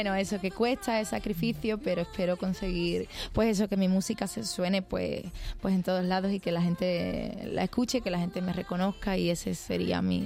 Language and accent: Spanish; Ayamonte, Andalusia, Spain; tuve la suerte de grabar este videoclip en mi tierra, en Ayamonte.